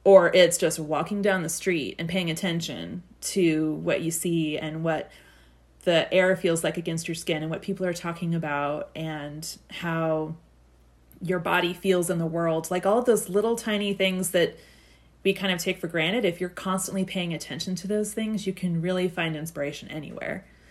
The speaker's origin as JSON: {"language": "English", "region": "Texas", "country": "United States", "tie": "born or raised there", "said": "I grew up in Texas. I love the Rangers, and I'll always love the Rangers. But I moved up north, and last year I discovered the Phillies"}